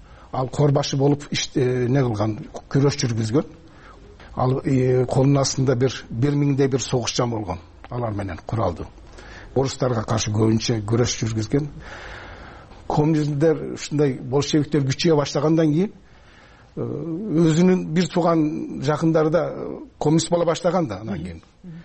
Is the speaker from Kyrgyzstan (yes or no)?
no; Turkey; Биз ошол жерде дүйнөгө ошол жерде чоңойдук. Мен анын менин бир 2 жаш улуу агам, анан кийин менин карындашым Хатиже деген ал жерде чоңойдук.